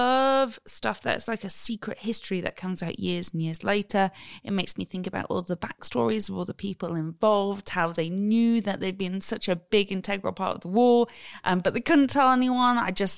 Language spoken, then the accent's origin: English; Wales, United Kingdom; I'm from North Wales.